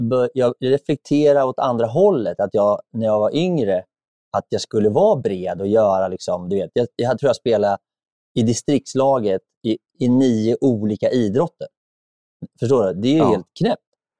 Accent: Örebro, Örebro County, Sweden; hemma i Örebro. En riktigt dålig närking.

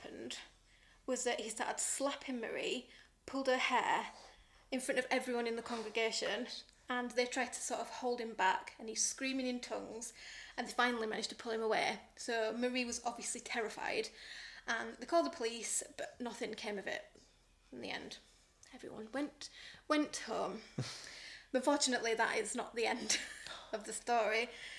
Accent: Barnsley, Yorkshire and the Humber, United Kingdom; So I'm from Barnsley and I kind of know where this is

